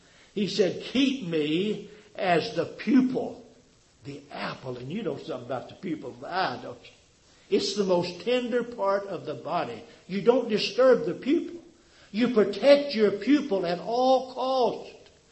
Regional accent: Tennessee, United States; I was raised down in Tennessee on a farm. My dad owned a little farm.

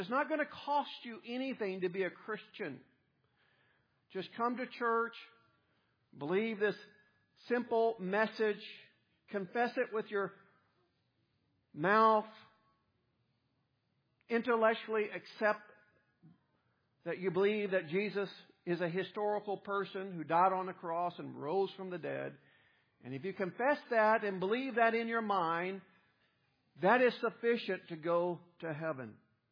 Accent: Arkansas, United States; now in Conway, United States; When I moved here from North Arkansas to come to school

